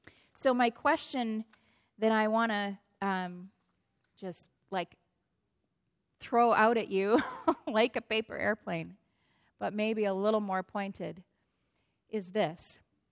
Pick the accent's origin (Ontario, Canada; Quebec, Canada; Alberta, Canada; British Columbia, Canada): Alberta, Canada; Wetaskiwin; And actually, the climax of what happens in the book happens in Wetaskiwin. That's my hometown.